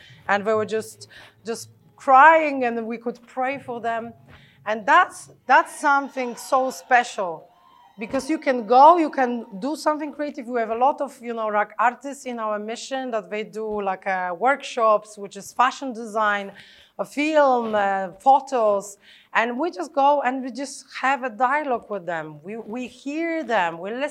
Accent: Poland; because I'm from Poland and you were just like, clever.

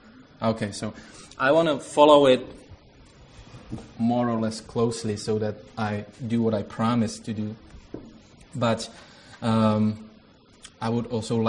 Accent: Prague, Czechia; English is a second language; So I come from Prague.

